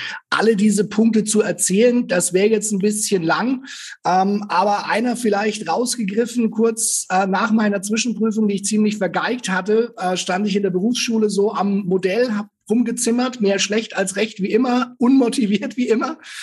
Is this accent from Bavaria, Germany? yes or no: yes; Nuremberg, Bavaria, Germany; born there; Also ich bin 41, mein Alter kann man noch sagen, gebürtiger Nürnberger, habe zwei ganz tolle Jungs